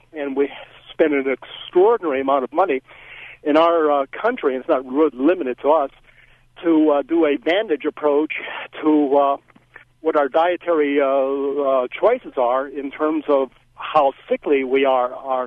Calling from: Bloomington, Indiana, United States; Bloomington, Indiana.

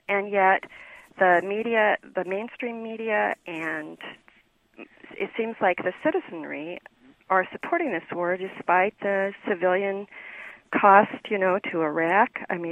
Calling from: Urbana, Illinois, United States; I'm calling from Urbana.

